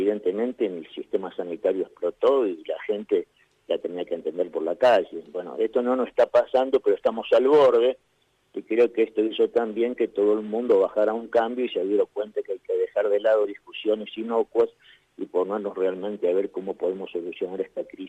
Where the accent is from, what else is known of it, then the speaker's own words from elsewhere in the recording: Córdoba, Argentina; yo siento que tengo una responsabilidad como dirigente cordobés